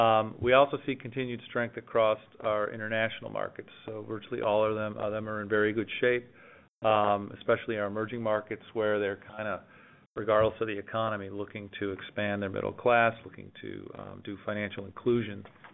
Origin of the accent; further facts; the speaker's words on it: Cleveland, Ohio, United States; now in Chicago, United States; I am from Cleveland, so I'm also hoping for a good next couple of weeks living in Chicago here.